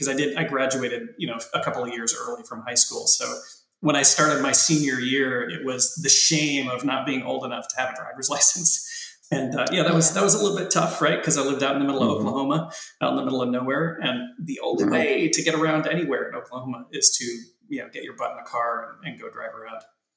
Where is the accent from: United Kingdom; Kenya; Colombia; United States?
Kenya; Kisumu, Kisumu County; also born or lived in Nairobi; I was born in Kenya. I was born in Nairobi. Lived in a tiny like mud hut basically on the shores of Lake Victoria over in a little place called Kisumu